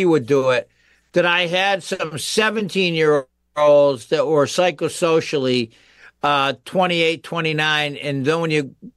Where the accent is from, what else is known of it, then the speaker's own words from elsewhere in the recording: Pittsfield, Massachusetts, United States; I could have retired anywhere. I love Pittsfield. I was raised in Pittsfield.